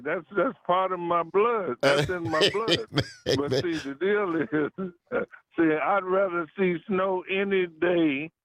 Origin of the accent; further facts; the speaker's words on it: Detroit, Michigan, United States; I'm from Detroit. I grew up in snow and ice.